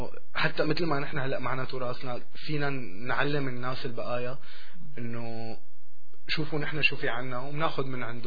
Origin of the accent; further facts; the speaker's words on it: Syria; أول ما يعرفوا أني من سوريا